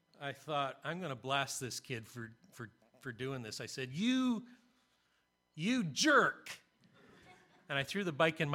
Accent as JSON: {"language": "English", "country": "Canada", "said": "I'm from Canada. I can't be a Yankee."}